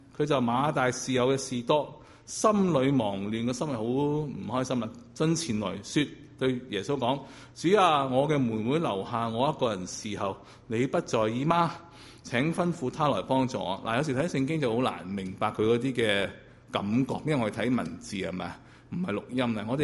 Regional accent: Guangdong, China; 我哋广东人亦嘅活亦都好啲

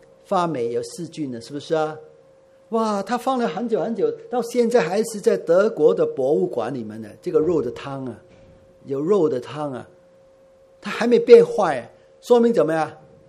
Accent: Guangdong, China; 我们广东人说叫气线，

